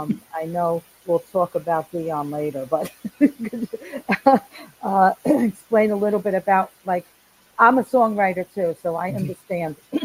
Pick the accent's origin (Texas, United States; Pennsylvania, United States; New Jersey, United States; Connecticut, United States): New Jersey, United States; I'm from Jersey originally, so I understand. I remember how bad it was up there with the ice and the snow and everything.